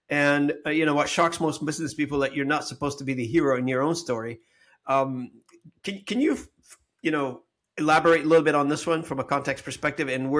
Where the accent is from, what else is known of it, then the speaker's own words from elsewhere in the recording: Lebanon; now in Canada; growing up in the Lebanese civil war in the 70s and the 80s and escaping that civil war and coming to Canada